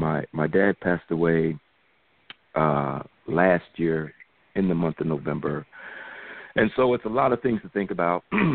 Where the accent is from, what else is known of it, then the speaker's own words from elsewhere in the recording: Georgia, United States; I'm from Georgia, and I'm used to sunshine and humidity